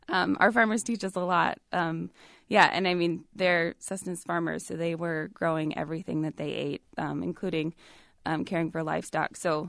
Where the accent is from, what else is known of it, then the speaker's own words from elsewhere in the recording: Des Moines, Iowa, United States; I grew up in Des Moines.